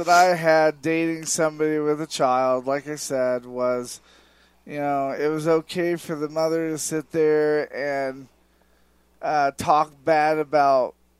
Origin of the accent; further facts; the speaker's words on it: Kokomo, Indiana, United States; I go there and visit every time I'm in my hometown, where there's no beaches.